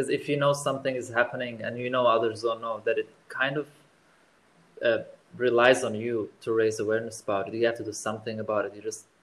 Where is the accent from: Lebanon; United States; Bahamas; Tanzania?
Lebanon; because I'm originally Armenian, but born and raised in Lebanon.